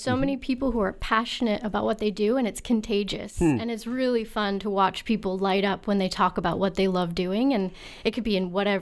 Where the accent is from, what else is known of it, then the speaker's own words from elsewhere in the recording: California, United States; moved away; Yeah, I'm actually a transplant, so I'm from California.